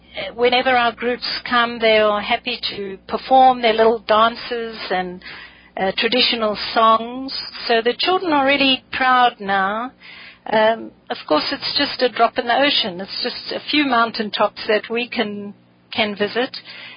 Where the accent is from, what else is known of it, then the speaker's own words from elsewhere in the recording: South Africa; I come from South Africa